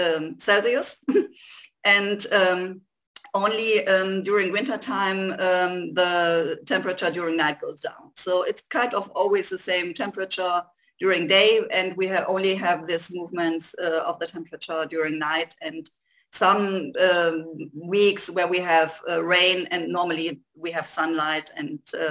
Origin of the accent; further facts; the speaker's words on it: Germany; English is a second language; moved away as an adult; now in Madeira, Portugal; perhaps you can hear it from my accent, and also that I sometimes have to find words. So I'm definitely not native English. I come from Germany, and I decided 4 years ago that I want to leave Germany and my life that I had there to come to Madeira.